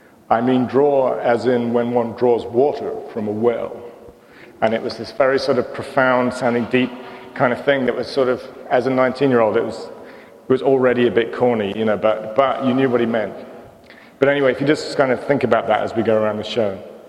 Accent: England, United Kingdom; now in United States; me being an Englishman in America

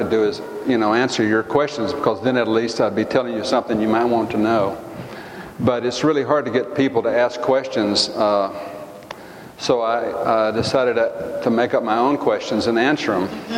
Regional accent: Granbury, Texas, United States; growing up in Granbury, being an artist kind of wasn't on your horizon, you know

